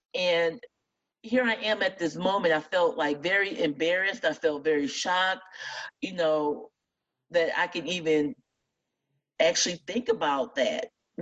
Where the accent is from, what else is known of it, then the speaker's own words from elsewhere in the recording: Fort Wayne, Indiana, United States; So after my medical school, I actually went back to my hometown in Fort Wayne, Indiana, and I completed my residency there.